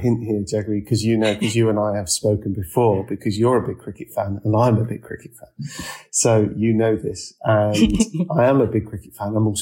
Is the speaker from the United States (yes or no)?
no; United Kingdom; as a Brit